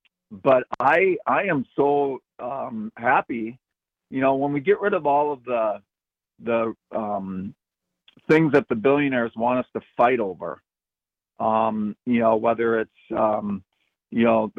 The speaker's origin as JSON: {"language": "English", "region": "Wisconsin", "country": "United States", "tie": "born or raised there", "also_born_or_lived": "Seattle", "moved": "as an adult", "lives_now": "Los Angeles, United States", "said": "I mean, I grew up in Wisconsin. When I graduated from college, I moved to Seattle. From Seattle, I moved to L.A."}